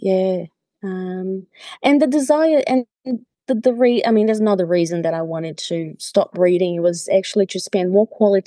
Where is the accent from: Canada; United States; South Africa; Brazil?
Brazil; I grew up in Brazil